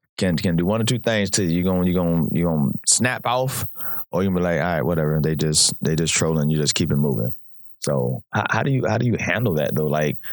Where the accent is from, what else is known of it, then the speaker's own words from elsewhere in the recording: Florida, United States; now in Orlando, United States; I'm in Orlando. I even though I'm from South Florida, I knew nothing about it.